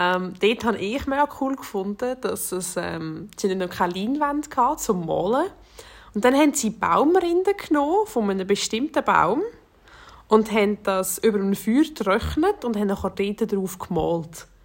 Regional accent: Switzerland; weil also bei uns in der Schweiz, let's be real, zeigst du es nicht wirklich wunderschön

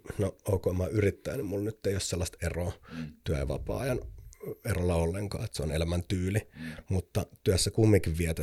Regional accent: Helsinki, Uusimaa, Finland; kun me ollaan molemmat stadista kotoisin, niin Helsinki on meille kauhean rakas

